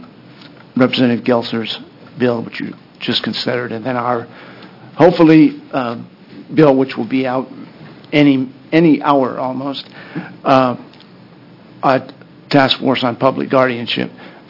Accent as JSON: {"language": "English", "town": "Lake Oswego", "region": "Oregon", "country": "United States", "said": "I'm from Lake Oswego, and I'm a member of the Governor's Commission on Senior Services."}